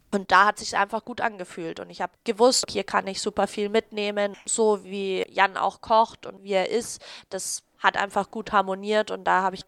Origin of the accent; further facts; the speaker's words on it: Nuremberg, Bavaria, Germany; ich komme aus Nürnberg